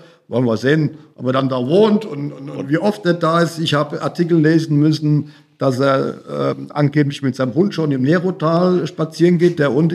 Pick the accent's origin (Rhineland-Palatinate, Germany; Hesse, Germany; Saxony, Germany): Rhineland-Palatinate, Germany; Mainz; born there; Und ich bin eben ja in Mainz geboren, vom Herzen Mainzer.